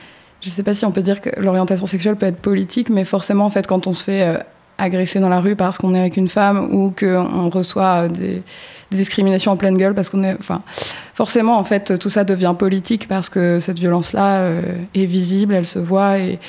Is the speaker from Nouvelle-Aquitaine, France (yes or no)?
yes; Nouvelle-Aquitaine, France; en Creuse, là où j'ai grandi, il n'y a rien, en fait, pour ces personnes-là.